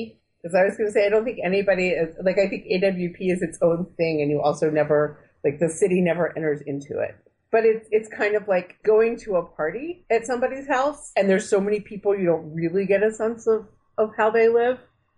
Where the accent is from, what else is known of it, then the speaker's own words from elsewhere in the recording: West Virginia, United States; I'm from West Virginia.